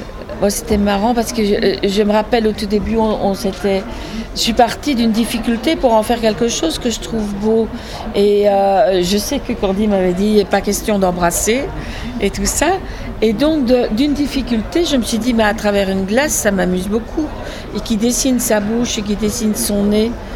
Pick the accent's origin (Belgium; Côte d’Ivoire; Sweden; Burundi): Belgium; Brussels; now in France; Je suis bruxelloise, je suis belge, donc il y a quelque chose de proche, parce que là depuis 20 ans je vis en Normandie